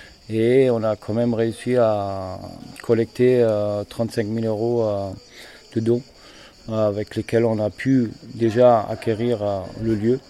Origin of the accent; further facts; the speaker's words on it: Germany; French is a second language; now in Vaour, France; Je suis allemand à la base. Et bon, ça fait un bon bout de temps que je suis en France. On va Vaour depuis 8 ans.